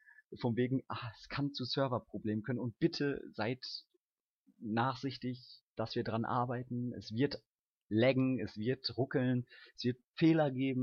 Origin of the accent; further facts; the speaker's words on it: China; German is a second language; Ich habe eine Xbox 360 in China. Wow. Ich als Chinese mag